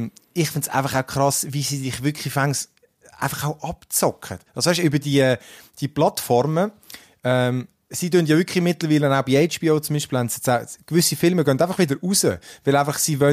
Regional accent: Switzerland; Also ich meine, bei uns in der Schweiz für ein Fernsehabo, die kostet nichts.

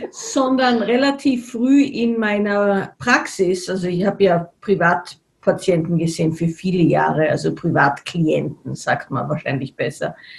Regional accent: Salzburg, Austria; ich bin in Salzburg aufgewachsen und da gab es also schon auch eine Kultur von Heilpraktikern

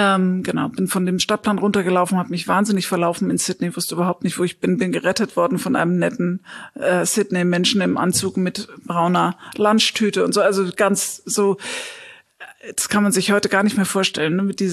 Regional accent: Munich, Bavaria, Germany; born there; Dann bin ich zurück nach München in meine Geburtsstadt

